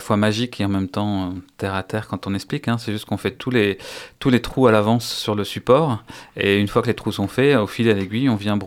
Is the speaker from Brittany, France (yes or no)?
yes; Brest, Brittany, France; je suis originaire de Brest, et en fait c'est pas quelque chose qui était chez nous